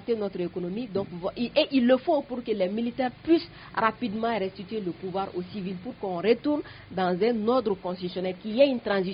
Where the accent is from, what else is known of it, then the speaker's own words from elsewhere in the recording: Mali; nous sommes des Maliens